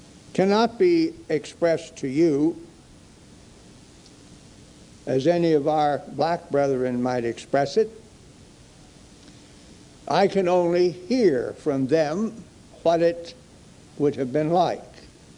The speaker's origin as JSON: {"language": "English", "region": "California", "country": "United States", "tie": "born or raised there", "said": "Now, when I grew up in California and rode a bus, there wasn't any such thing. We took for granted that people rode buses. I came from Northern California, the same way throughout the Union, but it was not so."}